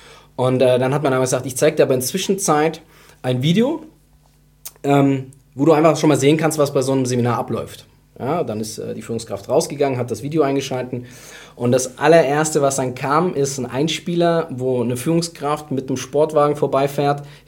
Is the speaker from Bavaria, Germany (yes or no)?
no; Baden-Württemberg, Germany; now in Düsseldorf, Germany; 2014 vom Schwarzwald, also ich komme ursprünglich aus dem Süden, bin dann eben in Schwarzwald, vom Schwarzwald nach Düsseldorf im Ursprung gezogen